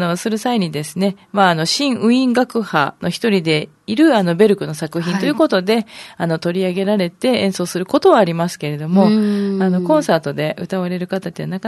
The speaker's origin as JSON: {"language": "Japanese", "town": "Urasoe", "region": "Okinawa", "country": "Japan", "said": "私浦添出身なんですけれども、"}